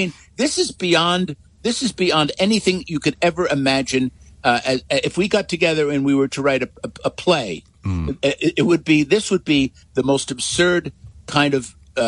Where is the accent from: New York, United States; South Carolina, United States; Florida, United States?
New York, United States; I've known this fellow since I'm a New Yorker. Since I'm in my teens